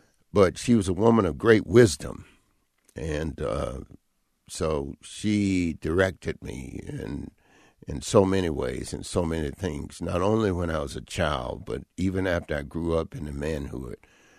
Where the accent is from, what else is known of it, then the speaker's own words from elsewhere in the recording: High Point, North Carolina, United States; We grew up poor. My grandmother raised me, and we lived in the poor section of town